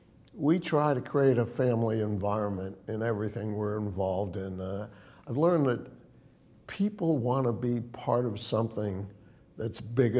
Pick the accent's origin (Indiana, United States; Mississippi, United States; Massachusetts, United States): Massachusetts, United States; Brookline; But I grew up in Brookline, Mass. Went to public schools.